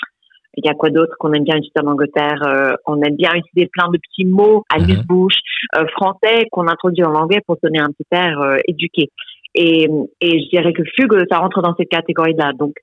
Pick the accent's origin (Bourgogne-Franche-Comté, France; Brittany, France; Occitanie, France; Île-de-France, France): Brittany, France; also born or lived in Zimbabwe; un peu de mon chez-moi quand j'ai grandi en Bretagne